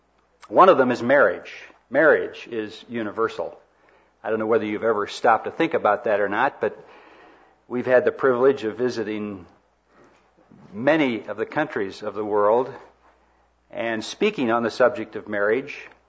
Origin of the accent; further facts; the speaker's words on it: Peoria, Illinois, United States; also born or lived in Rushville, United States; And Peoria was my hometown. I was born in a little town downriver from there called Rushville, Illinois. Anybody know where Rushville, Illinois is?